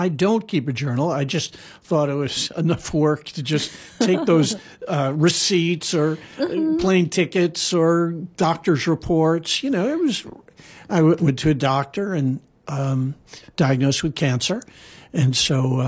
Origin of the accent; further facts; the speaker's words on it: Hawaii, United States; Well, that was of interest to me because growing up in Hawaii, I never heard of it, never knew anything about it